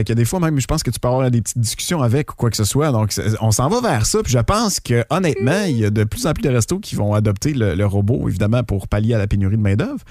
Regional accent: Drummondville, Quebec, Canada; puis moi je viens de la région de Drummond

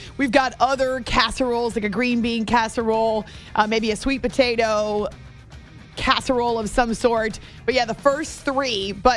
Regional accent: New Hampshire, United States; I'm from New Hampshire, man.

